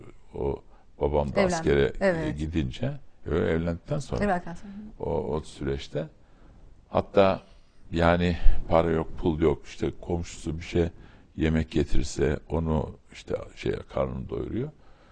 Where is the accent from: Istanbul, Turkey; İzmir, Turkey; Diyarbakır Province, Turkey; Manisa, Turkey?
Istanbul, Turkey; Şimdi ben İstanbul'da doğma büyüme aslında belli bir şeye kadar hep İstanbul, Fatih. Ama aile Rize, Çayeli, Büyükköy.